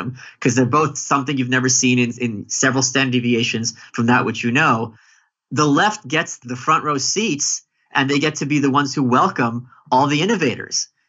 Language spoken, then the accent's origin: English; New York, United States; In certain ones, like being a New Yorker, I would be culturally very, very left-wing.